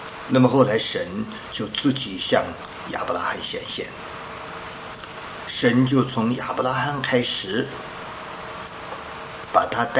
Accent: China; 比如我们中国人有关公，很多地方都怪拜呀

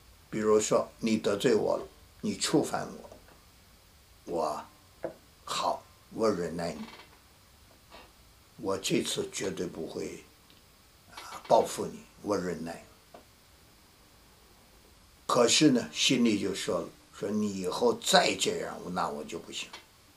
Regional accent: China; 我们中国人说爱呀，还有一句形容词很好，情人眼里出西施。

